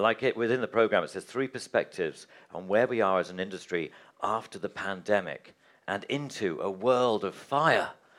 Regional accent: London, United Kingdom; I'm from London. I work in radio.

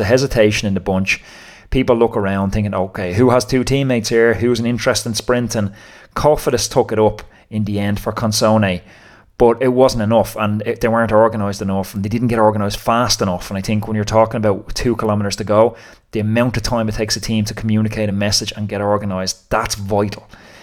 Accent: Ireland; Look, as an Irishman, we all want Bennett to pull this off.

